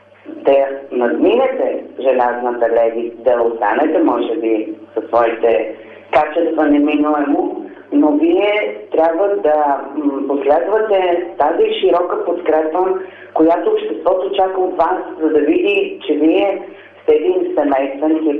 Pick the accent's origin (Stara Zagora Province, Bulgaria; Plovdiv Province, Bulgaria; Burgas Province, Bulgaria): Plovdiv Province, Bulgaria; Plovdiv; аз съм от Пловдив, пловдивчанка